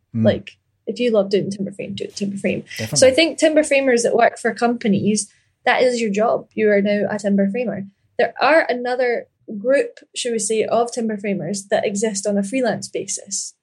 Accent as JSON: {"language": "English", "town": "Ayr", "region": "Scotland", "country": "United Kingdom", "tie": "born or raised there", "said": "And I grew up in Ayr, and I think there's a lot of wealth in Ayr and the surrounding areas."}